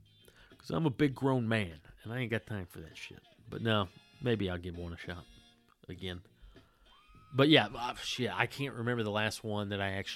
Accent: Pismo Beach, California, United States; I grew up in the Pismo Beach area, and we had a legend about a ghostly little witch lady in the woods of Halcyon, California.

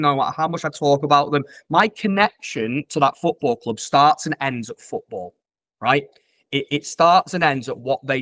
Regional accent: Widnes, North West England, United Kingdom; I grew up in Widnes. We didn't have a football team.

